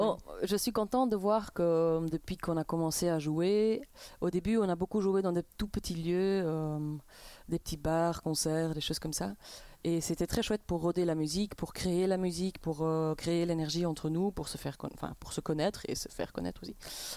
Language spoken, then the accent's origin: French; Brussels, Belgium; Ben, on vient de Bruxelles, oui.